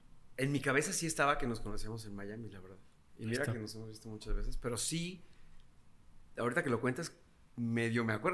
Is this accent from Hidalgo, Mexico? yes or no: yes; Tulancingo, Hidalgo, Mexico; O sea, nosotros somos de Tulancingo, Hidalgo. Un abrazo muy fuerte a toda la gente de Hidalgo, que siempre que podemos orgullosamente lo contamos.